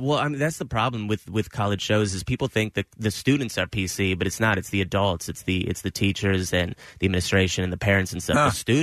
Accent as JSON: {"language": "English", "town": "Los Angeles", "region": "California", "country": "United States", "tie": "born or raised there", "said": "From Los Angeles."}